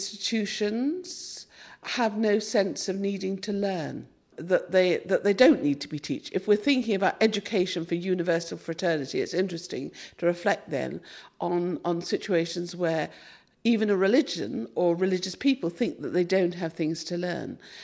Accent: United Kingdom; I'm British

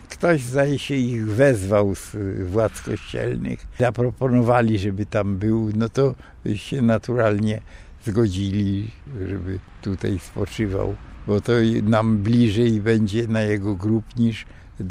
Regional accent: Kraków, Lesser Poland, Poland; born there; No ja jestem urodzony w Krakowie

